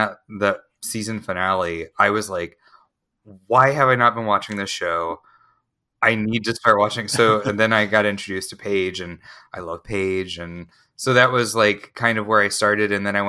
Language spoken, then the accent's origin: English; St. Louis, Missouri, United States; I am from St. Louis.